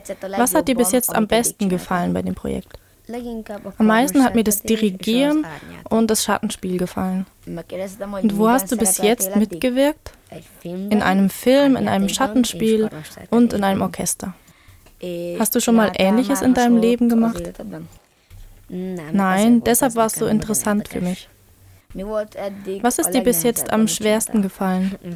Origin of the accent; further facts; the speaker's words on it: Budapest, Hungary; German is a second language; Wir kommen aus Ungarn, aus Budapest, aus der Krúdi Gyula Grundschule. Ich bin halb Pole und halb Ungar, weil mein Vater Ungar ist und meine Mutter Polin.